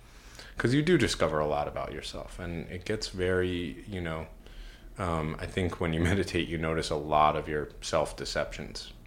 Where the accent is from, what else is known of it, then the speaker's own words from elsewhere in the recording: New York City, New York, United States; I grew up in New York City, you know, child of divorce